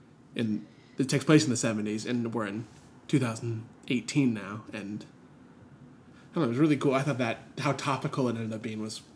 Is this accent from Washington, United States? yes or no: no; Oklahoma, United States; I think around family, I'm from Oklahoma, there's a lot of political talk